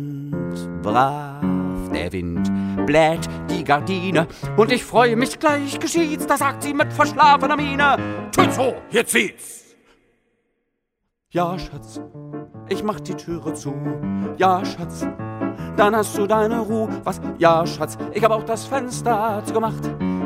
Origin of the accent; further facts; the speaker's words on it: Vienna, Austria; born there; Ich bin gebürtiger Wiener und liebe diese Musik